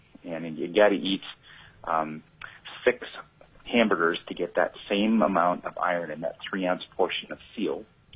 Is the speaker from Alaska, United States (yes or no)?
yes; Sand Point, Alaska, United States; I'm from Sandpoint in Shumgin Islands